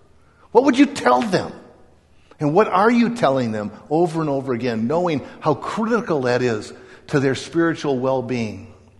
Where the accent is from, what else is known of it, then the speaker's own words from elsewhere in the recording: Midwest, United States; I grew up in the Midwest